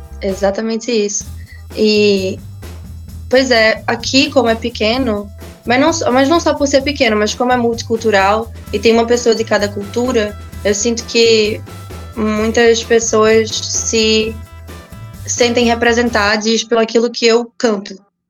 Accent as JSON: {"language": "Portuguese", "town": "Recife", "region": "Pernambuco", "country": "Brazil", "tie": "born or raised there", "also_born_or_lived": "Belo Jardim", "said": "quando eu paro de me comparar com o que eu cresci ouvindo em Recife e em Belo Jardim"}